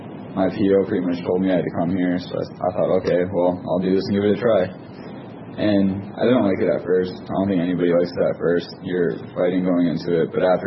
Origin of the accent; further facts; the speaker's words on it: West Des Moines, Iowa, United States; I am 18, and I'm from West Des Moines.